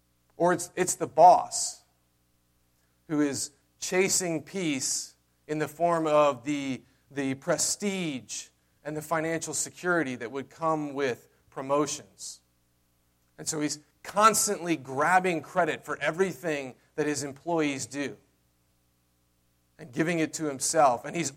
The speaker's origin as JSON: {"language": "English", "region": "the South", "country": "United States", "said": "Okay, I'm from the South. Okay? We say, bless her heart, when we mean, oh my goodness."}